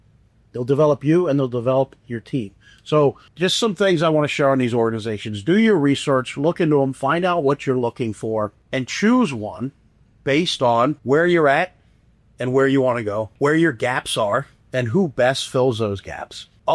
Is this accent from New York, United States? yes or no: no; Philadelphia, Pennsylvania, United States; if you know me, you know I'm from Philadelphia. Born and raised, met my wife. Yeah, suburbs of Philly.